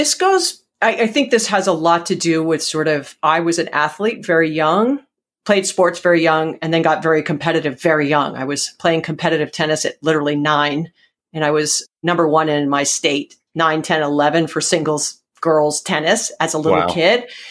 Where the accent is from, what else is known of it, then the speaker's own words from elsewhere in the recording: Hawaii, United States; I was a paddler, I'm from Hawaii, so I was a canoe paddler.